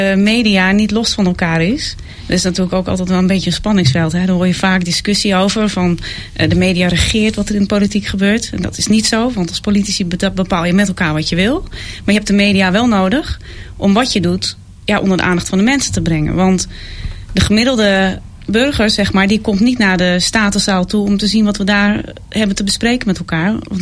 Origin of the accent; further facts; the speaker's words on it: Friesland, Netherlands; Want ik ben echt een Noorderling. En ik merk ook wel, als ik nu in Den Haag kom, want ik kom er wel regelmatig, als ze horen je komt uit Friesland, dan is het gelijk al ver weg